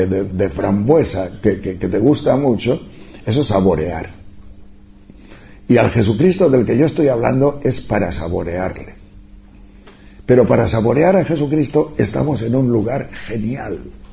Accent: Castile and León, Spain; yo soy de León, allá de la montaña de León

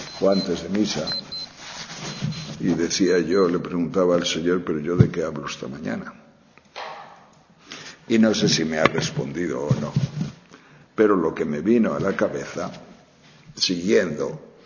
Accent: Castile and León, Spain; also born or lived in Germany; Y las Navidades para mí eran guapísimas, eran chulas en mi pueblo, aquellos villancicos, el frío, la nieve que solía ver. Estoy hablando de las montañas de León.

